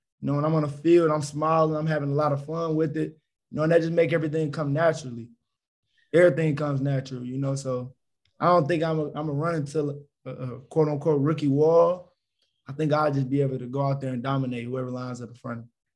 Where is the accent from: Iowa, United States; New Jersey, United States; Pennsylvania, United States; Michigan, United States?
Michigan, United States; Detroit; being in Detroit, not having